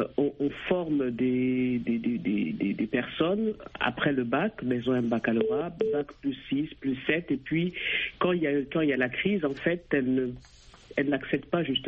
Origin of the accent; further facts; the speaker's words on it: Gabon; also born or lived in France; j'ai commencé mes études en France, ensuite au Gabon, qui est mon pays d'origine. J'ai fait ma terminale là-bas